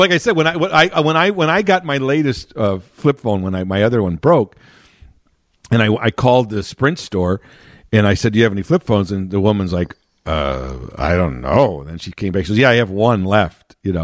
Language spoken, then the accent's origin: English; Chicago, Illinois, United States; I grew up in Chicago proper